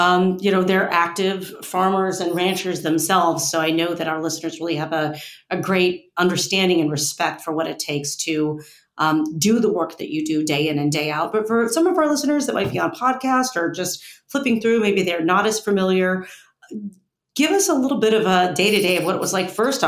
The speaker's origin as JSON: {"language": "English", "region": "Ohio", "country": "United States", "tie": "born or raised there", "said": "And I know you had some really positive experiences going to Kenyon and my home state of Ohio."}